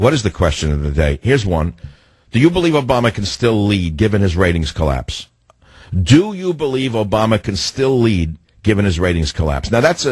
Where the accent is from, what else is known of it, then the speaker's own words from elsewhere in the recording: Bronx, New York, United States; Maybe he knows that I grew up poor in the Bronx and I don't play golf.